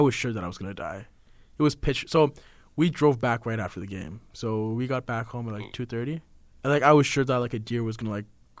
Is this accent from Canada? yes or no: yes; Brampton, Ontario, Canada; I mean, you know, I come from Brampton, all right?